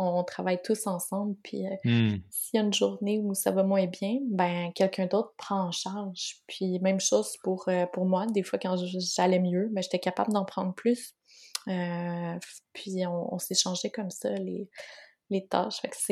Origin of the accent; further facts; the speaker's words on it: Quebec, Canada; Martin et moi, on était Québécois.